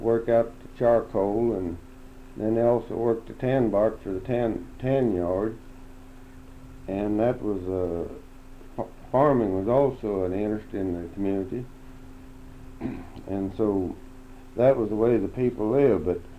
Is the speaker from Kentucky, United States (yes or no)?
yes; Beachy, Kentucky, United States; born there; I was born in September 1912. And at Beachy, post office was Beachy, I was on my great-grandfather's farm.